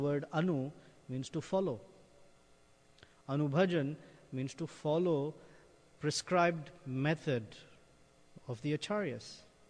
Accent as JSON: {"language": "English", "country": "India", "said": "I am Indian, I'm male, I am educated, I am like this, I am like that."}